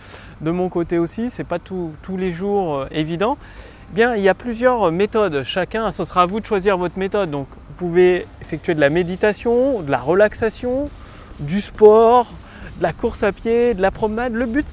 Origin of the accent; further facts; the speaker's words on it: Clermont-Ferrand, Auvergne-Rhône-Alpes, France; je viens de l'Auvergne, du côté de Clermont-Ferrand, et chaque hiver, il y a de la neige, il neige.